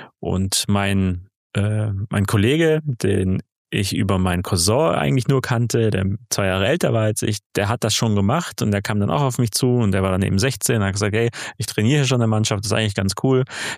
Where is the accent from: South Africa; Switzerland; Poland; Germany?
Germany; Baden-Württemberg; also ich komme aus Baden-Württemberg